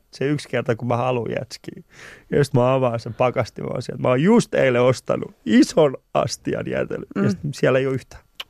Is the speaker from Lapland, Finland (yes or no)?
no; Vantaa, Uusimaa, Finland; No mä oon itse asunut aina, melkein aina. Mä aina puhun siitä, että mä oon Vantaalta. Mm. Mä oon siis asun tällä hetkellä itse Hakunilassa.